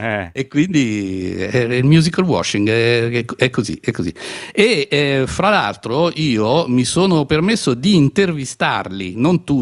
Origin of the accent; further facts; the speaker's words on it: Brussels, Brussels-Capital Region, Belgium; Sono di Bruxelles, non sono di Lussemburgo.